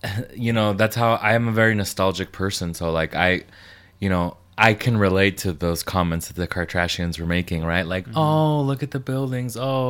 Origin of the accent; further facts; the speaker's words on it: United States; And this is my opinion as an American, and I'm so American because to me America is the center of the universe.